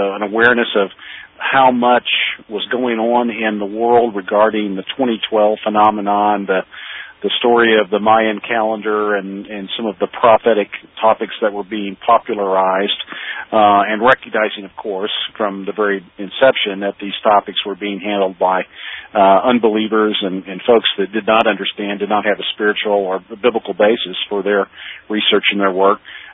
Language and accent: English; Oklahoma, United States; I am from Oklahoma originally. I'm 57 years old.